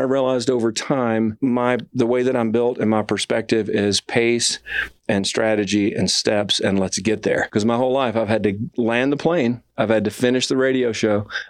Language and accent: English; Alabama, United States; because I'm from Alabama.